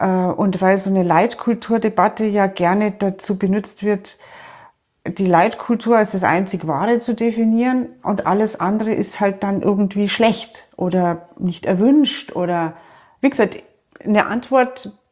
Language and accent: German; Bavaria, Germany; born there; Also ich bin gebürtige Oberbayerin. Meine beiden Herkunftszweige lassen sich über hunderte von Jahren genau hier in Oberbayern nach.